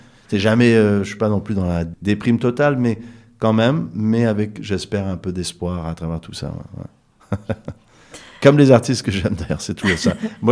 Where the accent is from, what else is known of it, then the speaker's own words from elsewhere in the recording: Gap, Provence-Alpes-Côte d'Azur, France; born there; also born or lived in Canada; je suis un peu de partout. Je suis né en France, à Gap, mais sans être vraiment... Comme je dis souvent, j'ai été élevé français, mais pas vécu longtemps en France, 2 ans. J'ai vécu au Canada parce que mon père est canadien-anglais